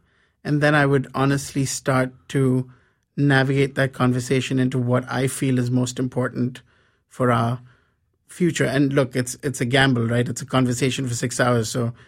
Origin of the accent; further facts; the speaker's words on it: India; English is a second language; moved away; I feel like, you know, and I'm guilty as charged, being an Indian. I too came here to find individual happiness, find my identity, and I did.